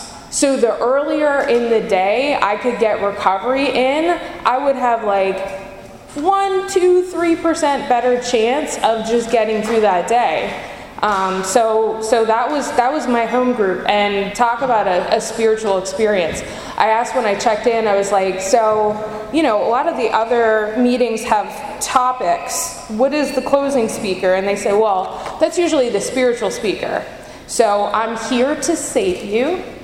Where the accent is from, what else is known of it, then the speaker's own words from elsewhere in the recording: Baltimore, Maryland, United States; moved away; So I am from Baltimore, it says city. I'm from Baltimore area. And I left the state, I left Baltimore to get clean in Florida